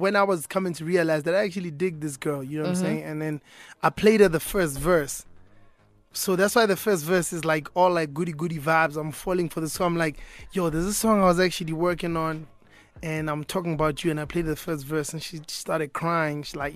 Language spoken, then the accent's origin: English; South Africa; as I'm talking to … I'm like, yo, man, I'm from South Africa.